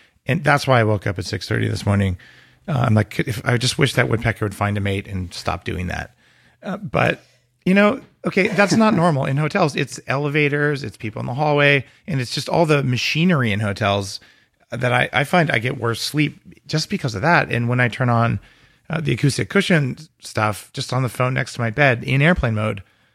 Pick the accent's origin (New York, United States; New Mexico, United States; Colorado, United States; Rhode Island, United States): New Mexico, United States; I grew up in New Mexico. We're like right south from there, so.